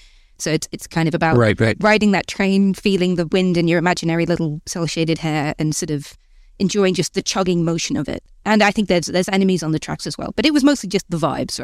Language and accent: English; Newcastle, North East England, United Kingdom; now in Bristol, United Kingdom; I grew up in Gosforth, which is like the posh, boring bit of Newcastle, hence why I don't have the accent. But it's a city that I'll probably end up dying in Newcastle one day.